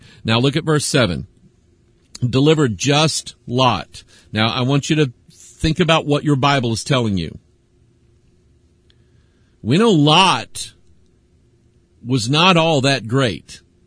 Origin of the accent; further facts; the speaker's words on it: United States; I am an American. I have the right and the freedom to say things like that.